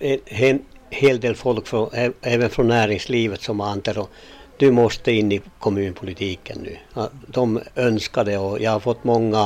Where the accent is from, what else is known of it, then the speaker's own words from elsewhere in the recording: Helsinki, Uusimaa, Finland; now in Gällivare, Sweden; Nej, jag har flyttat hit från Helsingfors 1974.